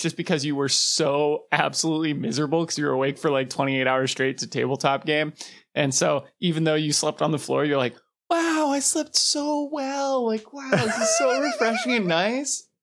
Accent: Georgia, United States; Look, I'm from Georgia.

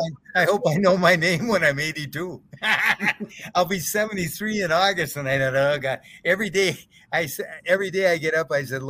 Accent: White Bear Lake, Minnesota, United States; I'm a local guy. I said, you know, I'm from White Bear Lake, went to the University of Minnesota

